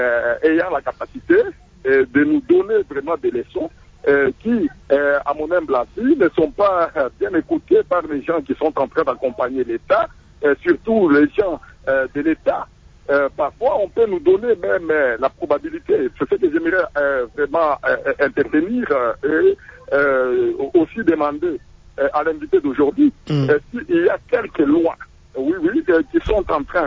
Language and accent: French; DR Congo; ici chez nous, au Congo